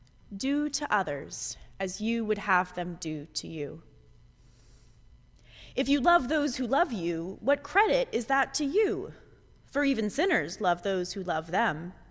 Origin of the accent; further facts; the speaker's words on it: Texas, United States; given that I am from Texas, is not many, but has increased vastly this winter.